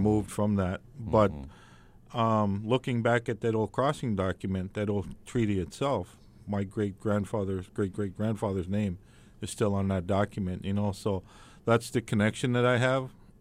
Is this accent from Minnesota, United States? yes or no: yes; Minnesota, United States; I'm from the Leech Lake Band of Ojibwe. I currently live in Cass Lake, Minnesota.